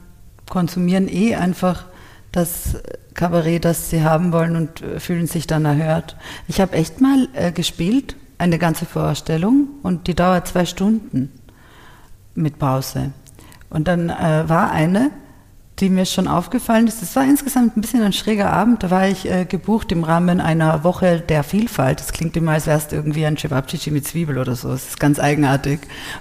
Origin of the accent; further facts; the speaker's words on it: Poland; Ihr, sag ich zu ihr, aus Polen.